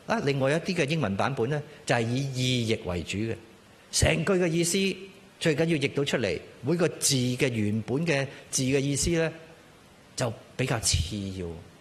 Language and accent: Chinese; Hong Kong; first language Cantonese; Chinese is a second language; 我是广东话，我是香港来的，学了这么久英文